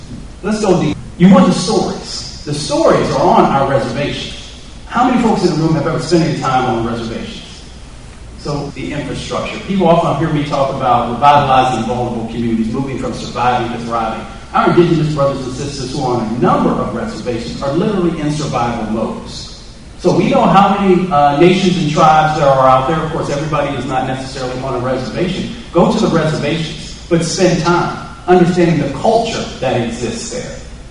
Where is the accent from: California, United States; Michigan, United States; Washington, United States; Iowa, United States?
Michigan, United States; also born or lived in Appalachia; So I grew up in two places. I grew up in Appalachia and I grew up in Michigan.